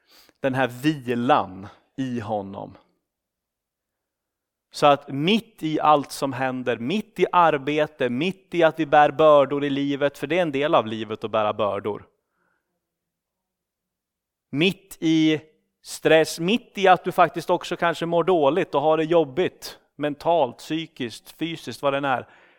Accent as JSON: {"language": "Swedish", "country": "Sweden", "tie": "born or raised there", "said": "Jag är ju ändå från Sverige, så att ni kan skylla på det. Han är svensk, han gör sånt."}